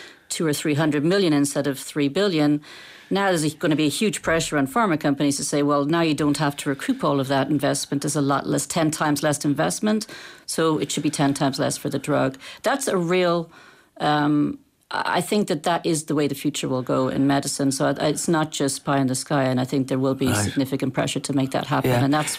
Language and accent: English; Ireland; also born or lived in United States; I've actually only been in Ireland, even though I'm Irish, for the last 6 months